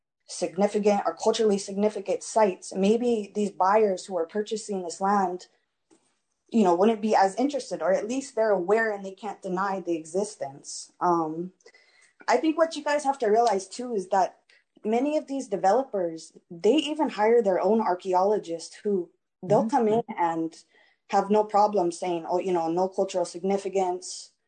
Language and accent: English; Koloa, Hawaii, United States; I'm from Koloa on the island of Kauai.